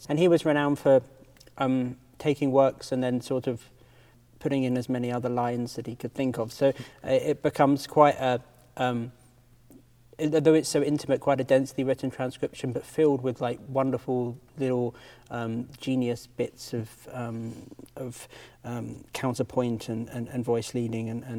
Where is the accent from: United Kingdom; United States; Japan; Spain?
United Kingdom; England; as a British person